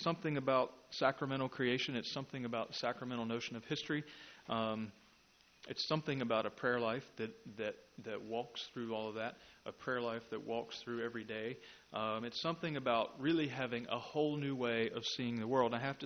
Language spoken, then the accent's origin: English; Charlotte, North Carolina, United States; Well, I didn't want to come down there because it was in Charlotte, and I grew up in Charlotte, and I figured I was done with Charlotte.